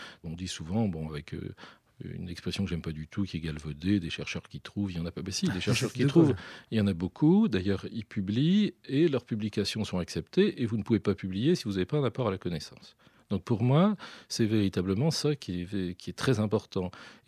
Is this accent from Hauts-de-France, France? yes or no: yes; Hauts-de-France, France; Je suis nordiste